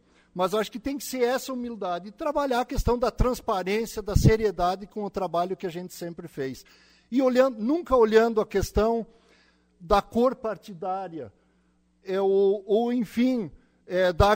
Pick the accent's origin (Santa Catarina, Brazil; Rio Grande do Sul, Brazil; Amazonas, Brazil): Rio Grande do Sul, Brazil; Vacaria; tenho propriedade em Monte Alegre, mas resido em Vacaria, também sou de Vacaria, quer dizer, tenho meu título em Vacaria e resido em Vacaria, sou vacariano.